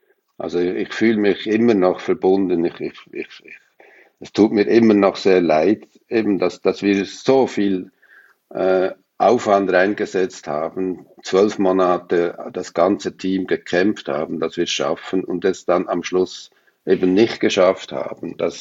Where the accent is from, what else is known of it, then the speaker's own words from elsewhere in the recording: Switzerland; als Schweizer bin ich halt eher in den Bergen zu Hause als am Meer.